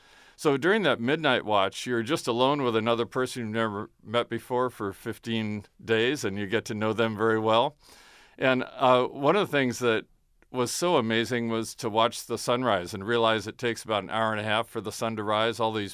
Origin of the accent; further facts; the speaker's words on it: Washington, United States; now in Northern Kentucky, United States; I grew up on Puget Sound, north of Seattle, and I worked on the tugboats for 6 summers.